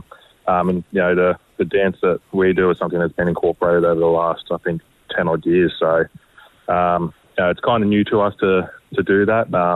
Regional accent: New South Wales, Australia; I'm from Blamble and Tweed, but my mum's from Fingal, so that's the Bundjalung mob. And proud Indigenous man from Blamble.

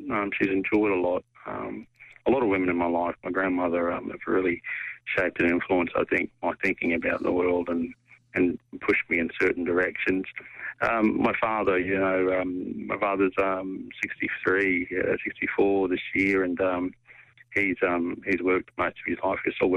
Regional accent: Mareeba, Queensland, Australia; also born or lived in Innisfail; around Normanton, up in the Gulf of Carpentaria. Far North Queensland. Born in Ennisfail, a bit of growing up in Far North Queensland, particularly around Mareeba.

